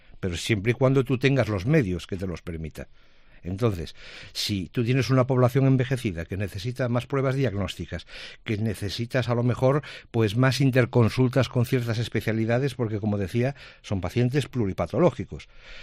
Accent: Galicia, Spain; Y yo te voy a contestar como gallego que soy.

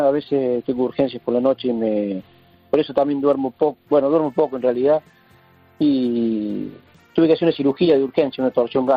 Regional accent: Argentina; now in A Coruña, Spain; soy argentino. Hace 7 años que vivo aquí en España, pero luego ya soy como si fuese aquí.

